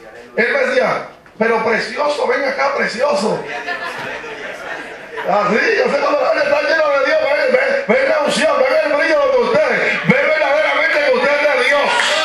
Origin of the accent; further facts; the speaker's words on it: Puerto Rico; Pero son más machistas que nosotros, los puertorriqueños.